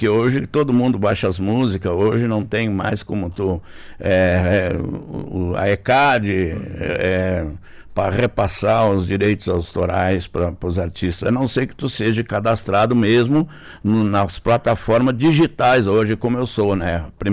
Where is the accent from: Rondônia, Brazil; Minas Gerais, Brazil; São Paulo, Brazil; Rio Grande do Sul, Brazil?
Rio Grande do Sul, Brazil; Pelotas; Eu estava em Pelotas há um mês atrás, eu cantei em Pelotas, na minha cidade natal.